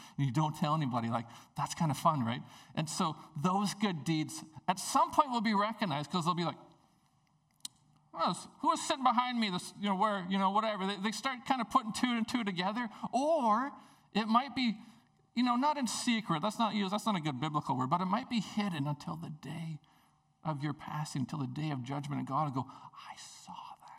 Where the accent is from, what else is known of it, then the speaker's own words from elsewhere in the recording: Prince Rupert, British Columbia, Canada; when I grew up in Prince Rupert for the first 23 years of my life